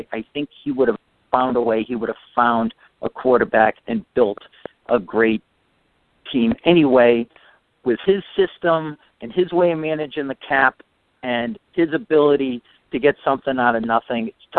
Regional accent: Weymouth, Massachusetts, United States; It's growing up in Weymouth, Massachusetts, when they were my favorite team in all of Boston sports

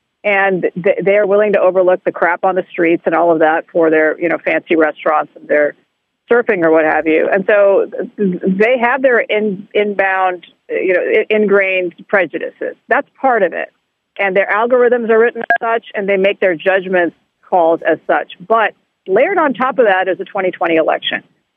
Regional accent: San Francisco, California, United States; My hometown of San Francisco is where Twitter has been based.

